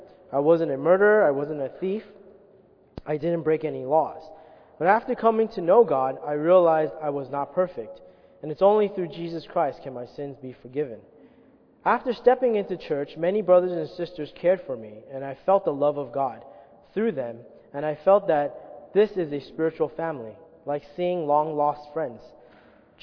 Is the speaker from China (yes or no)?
yes; Qingdao, Shandong, China; English is a second language; I'm also from Shandong, Qingdao. I came to know the Lord in 2006.